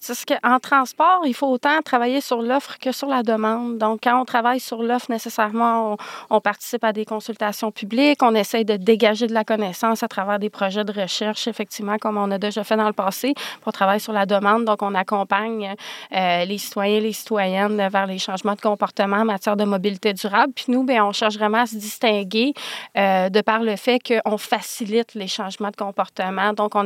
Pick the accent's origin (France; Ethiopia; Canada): Canada; Quebec; moved away; Donc, je suis une drôle de petite bébite de la Gaspésie qui a décidé autre chose. Et puis, j'ai quitté la Gaspésie pour aller aux études à Rimouski, ensuite à Québec.